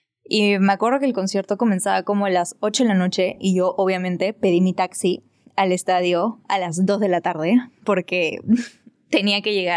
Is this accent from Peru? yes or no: yes; Lima, Peru; yo solamente había estado acostumbrada a ver conciertos acá en Lima, en mi país, en mi ciudad, mejor dicho. Mi país, mi ciudad.